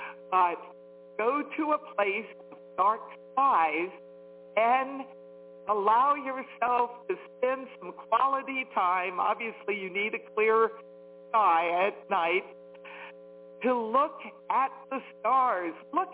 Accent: Washington, District of Columbia, United States; Washington, D.C. metro area is my hometown.

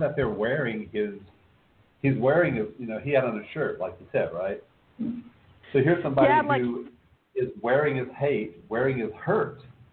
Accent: Texas, United States; Like I grew up in Texas, and that's why

